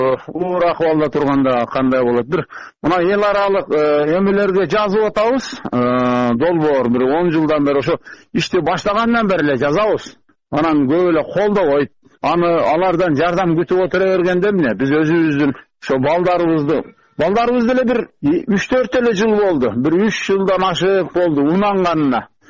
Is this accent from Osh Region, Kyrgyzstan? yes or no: yes; Kara-Kulja, Osh Region, Kyrgyzstan; now in Jalal-Abad, Kyrgyzstan; өзүм туулуп өскөн жака, Каракулжага, өзү Жалал Абадта турам да.